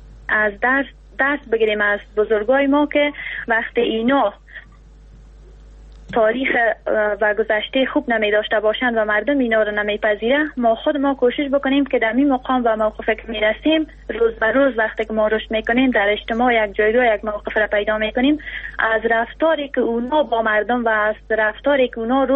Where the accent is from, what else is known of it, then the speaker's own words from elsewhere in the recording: Afghanistan; اولا که ما مسلمان هستیم و دومنی که ما افغان هستیم